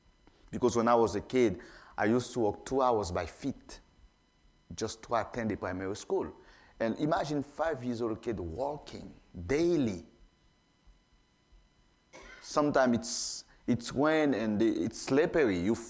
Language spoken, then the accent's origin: English; La Victoire, Nord, Haiti; I was born and raised in Haiti, in a beautiful place called La Victoire. It is on the north side of Haiti, which is 3 hours and a half from the second largest city called Cap Haitien, and 4 hours away from the Dominican borders